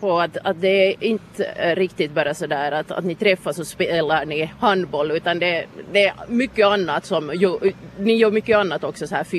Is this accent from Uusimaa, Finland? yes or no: yes; Kirkkonummi, Uusimaa, Finland; now in Siuntio, Finland; Jag kommer från Kyrkslätt ursprungligen. Jag bor nu i Sjunde